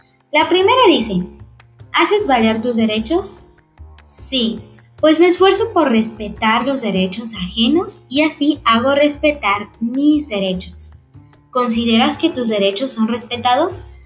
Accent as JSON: {"language": "Spanish", "country": "Mexico", "said": "Es importante como ciudadanos mexicanos y en general como personas que conozcamos nuestros derechos"}